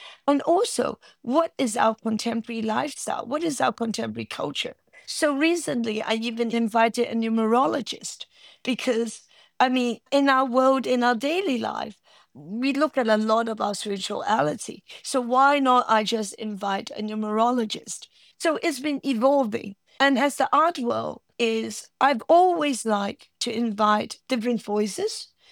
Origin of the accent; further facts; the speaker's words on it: Hong Kong; I grew up in Hong Kong, where we were not taught about Chinese culture.